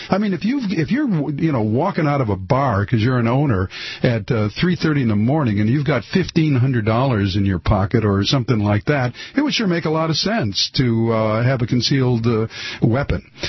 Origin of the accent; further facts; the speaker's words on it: Detroit, Michigan, United States; You know, I'll tell you, my friend, I was born and raised in Detroit.